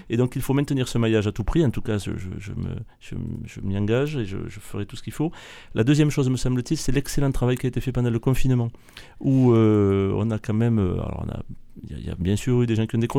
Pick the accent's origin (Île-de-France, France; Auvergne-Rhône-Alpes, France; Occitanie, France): Occitanie, France; Mazamet; accent: Tarn; comme mon accent me trahit, vous comprenez que je suis d'origine du Tarn du Sud-Ouest.